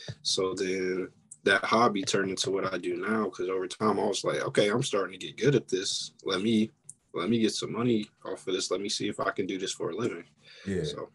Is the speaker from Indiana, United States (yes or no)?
yes; Indiana, United States; I'm from Indiana.